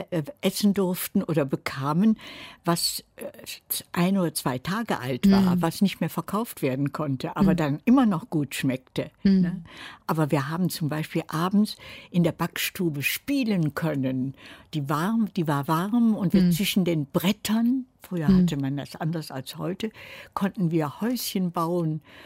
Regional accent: Germany; Wo immer ich war, die Leute wussten, ich bin Ausländerin, ich bin Deutsche

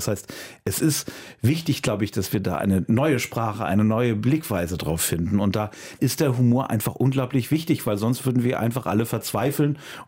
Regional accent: Hamburg, Germany; wo ich damit aufgewachsen bin im Konfirmandenunterricht in Hamburg

